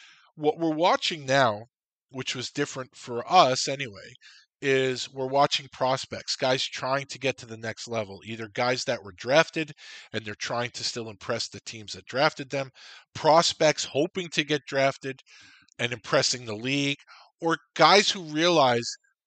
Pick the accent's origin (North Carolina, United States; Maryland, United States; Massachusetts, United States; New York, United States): New York, United States; For myself, growing up in New York, spending time in Philadelphia, it was always around major league teams.